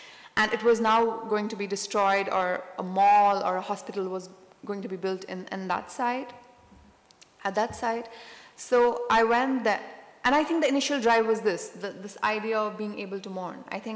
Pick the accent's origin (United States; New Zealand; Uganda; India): India; Jammu and Kashmir; my own growing up in Kashmir.